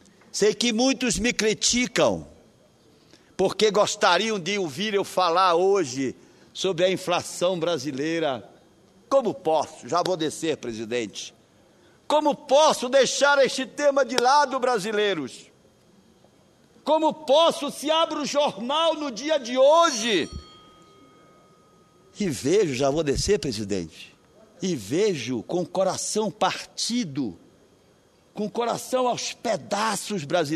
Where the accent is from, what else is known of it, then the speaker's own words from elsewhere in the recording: Pará, Brazil; É uma obrigação de servir a minha terra e não se servir dela. Eis um paraense disposto até as últimas consequências para defender a sua terra e o direito do povo do Pará e do Brasil.